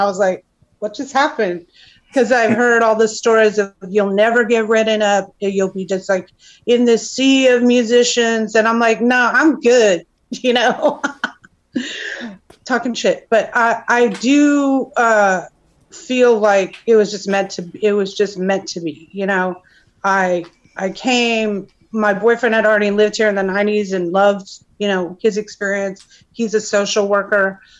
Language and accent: English; New York, United States; now in Austin, United States; I'm from New York.